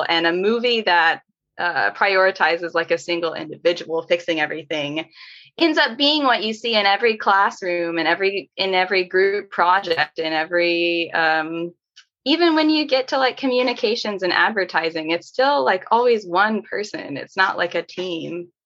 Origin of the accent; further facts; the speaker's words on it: Missouri, United States; also born or lived in Thailand; I'm from Missouri originally. My grandpa's a cattle farmer.